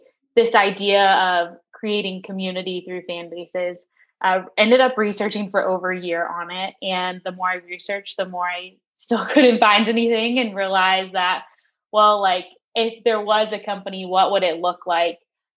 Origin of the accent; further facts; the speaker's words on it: Nashville, Tennessee, United States; So I grew up in Nashville, always knew I wanted to be in the music industry, didn't really know what that was.